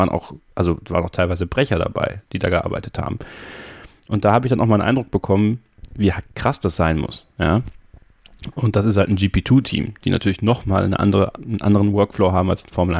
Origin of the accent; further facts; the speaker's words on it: St. Vith, Wallonia, Belgium; born there; Bin ja in St. Fürth geboren, das ist ungefähr in der Nähe von Spa-Francorchamps.